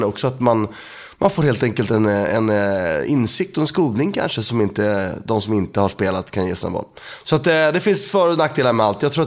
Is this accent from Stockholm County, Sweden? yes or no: yes; Täby, Stockholm County, Sweden; även om jag växte upp i Täby, Danderyd, så Solna var min kommun